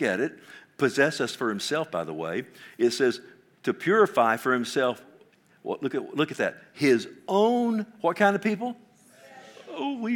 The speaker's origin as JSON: {"language": "English", "region": "Oklahoma", "country": "United States", "said": "You know, I am from Oklahoma. I mean, come on, you know."}